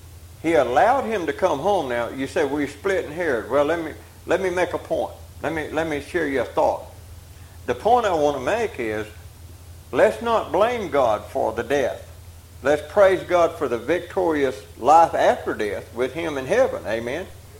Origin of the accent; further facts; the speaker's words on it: Georgia, United States; I just like to read out of this one because I'm from South Georgia.